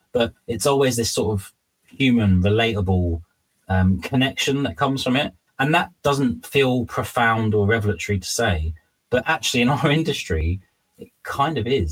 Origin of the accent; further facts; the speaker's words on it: United Kingdom; And being British, it's a real contradiction